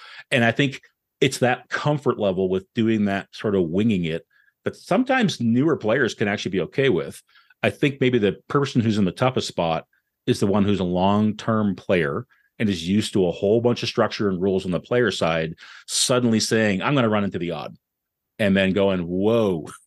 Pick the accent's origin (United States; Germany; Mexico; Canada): Canada; Halifax, Nova Scotia; For me, I grew up in the East Coast, Far East Coast in Canada in Halifax